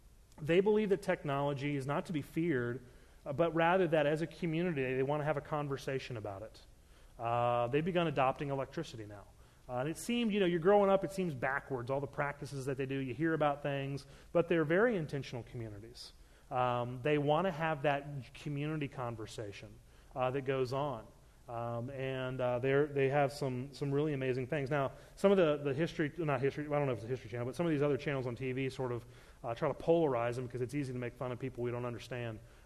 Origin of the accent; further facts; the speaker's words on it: Maryland, United States; I grew up growing up in Maryland. About 45 minutes north of us was Amish country, Lancaster.